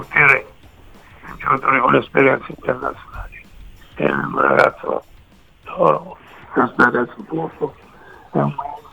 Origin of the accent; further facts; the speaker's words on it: Marsciano, Umbria, Italy; Sì, siamo entrambi di Marciano.